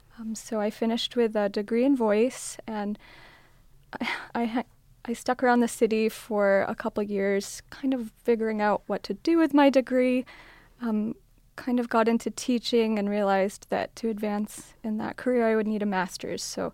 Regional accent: Grand Rapids, Michigan, United States; Well, I grew up in Grand Rapids as a pianist mainly

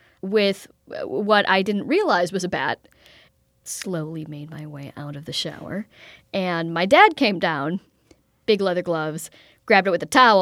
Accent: Wisconsin, United States; So I have actually had a number of bat encounters because I am from Wisconsin, and like many of us have had bats in my home.

